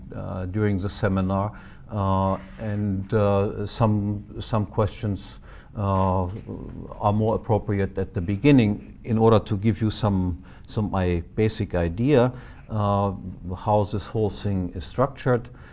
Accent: Northern Germany, Germany; accent: Northern German; first language German; English is a second language; My accent is quite different from Mises's. I come from Northern Germany, and in Northern Germany we speak correct German.

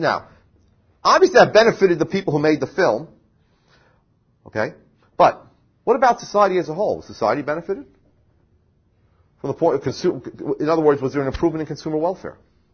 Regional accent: New Jersey, United States; You forget that my name ends in a vowel and I'm from New Jersey

